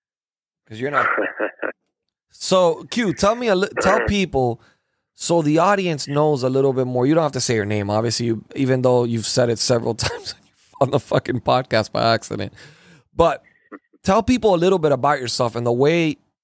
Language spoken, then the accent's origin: English; United States; born there; I look at myself like I'm privileged because I was born in this country and I'm an American.